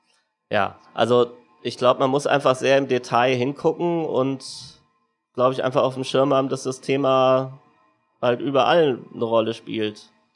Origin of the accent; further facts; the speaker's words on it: Frankfurt, Hesse, Germany; also ich komme aus Frankfurt. In Berlin muss man immer noch dazu sagen, am Main